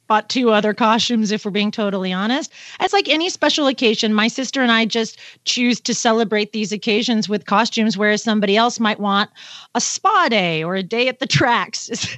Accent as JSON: {"language": "English", "region": "Pacific Northwest", "country": "United States"}